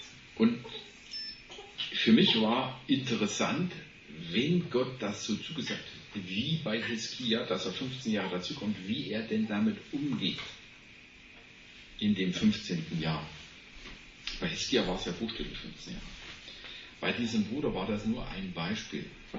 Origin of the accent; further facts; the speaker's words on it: East Germany, Germany; Der lebt im Westen, ich bin hier im Osten aufgewachsen.